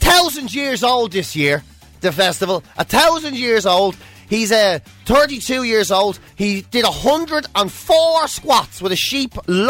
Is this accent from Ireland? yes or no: yes; Dublin, Leinster, Ireland; Like, I grew up in Dublin, so to give myself a little bit of a break, I had no idea.